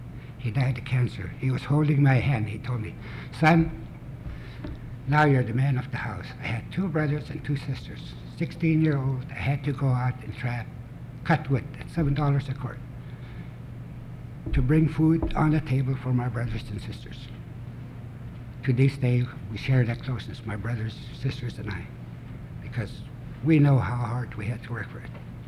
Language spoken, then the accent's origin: English; Nulato, Alaska, United States; how I grew up in the Big River country, which is the Yukon River.